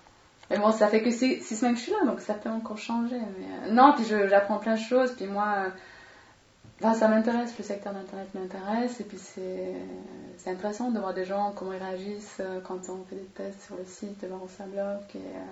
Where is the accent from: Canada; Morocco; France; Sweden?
Sweden; French is a second language; J'ai 32 ans, je viens de Suède